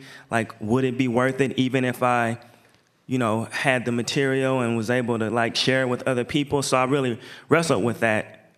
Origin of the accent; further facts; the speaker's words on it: Portland, Oregon, United States; Oregon, Portland's national identity, everywhere I go, I say I'm from Portland.